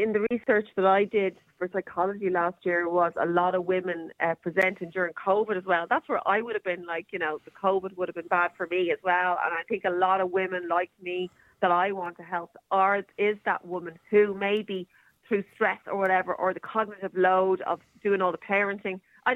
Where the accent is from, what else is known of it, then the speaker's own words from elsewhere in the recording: Ireland; I'm an Irish person. Of course I drink.